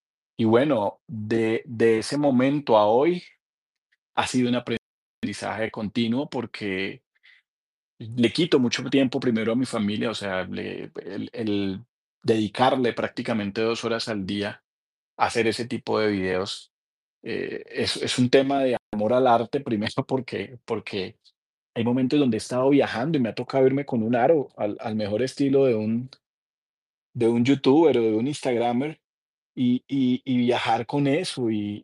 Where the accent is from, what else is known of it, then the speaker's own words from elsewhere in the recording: Barranquilla, Atlántico, Colombia; also born or lived in Cali; yo soy de Cali, crecí en Barranquilla, que son dos de las ciudades más salseras de Colombia